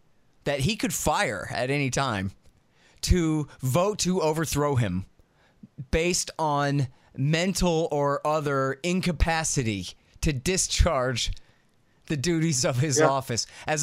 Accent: Texas, United States; You know, in my case, I'm from Texas.

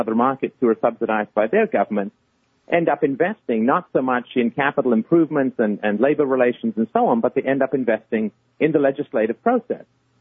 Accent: England, United Kingdom; also born or lived in Ireland; it's a French name, although I was born in Ireland and grew up in England.

